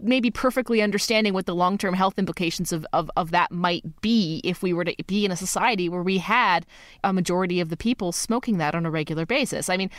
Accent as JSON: {"language": "English", "country": "Canada", "said": "Love being Canadian."}